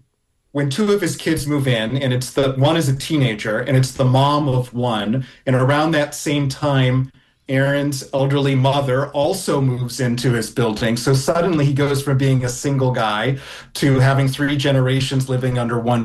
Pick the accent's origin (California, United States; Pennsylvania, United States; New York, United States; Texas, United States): New York, United States; New York City; I knew him, and I'm from New York City, and I was spending some time in Seattle.